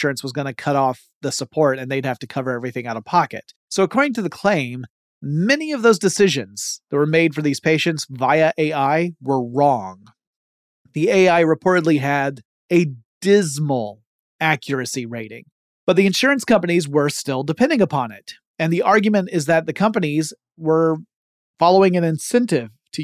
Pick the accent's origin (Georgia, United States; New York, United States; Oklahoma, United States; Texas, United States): Georgia, United States; I was surprised to see that a whole bunch of them are in my home state of Georgia.